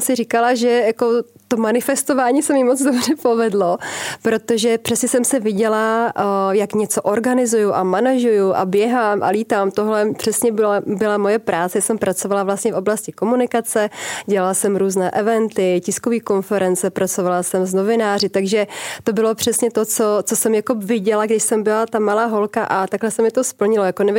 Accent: Prešov, Prešov Region, Slovakia; Já jsem z východního Slovenska, pocházím z Prešova a pořád jako jsem měla pocit, že to Slovensko je pro mě malý. A když jsem dostudovala vysokou školu, tak jsem si zabalila baťužek a jela jsem do Prahy

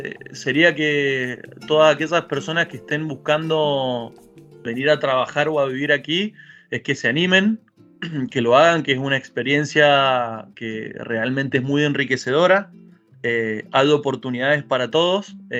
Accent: Mendoza, Argentina; yo dentro de Argentina soy de Mendoza. Mendoza está aproximadamente a unos 450 kilómetros de Santiago de Chile, o sea, un lugar súper cerca.

